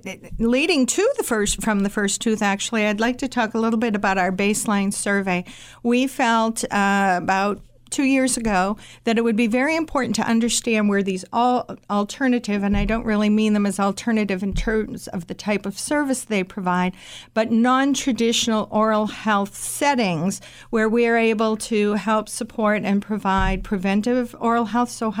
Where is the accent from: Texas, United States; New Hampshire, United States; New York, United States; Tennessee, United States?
New Hampshire, United States; I grew up in New Hampshire, did not have fluoridated water.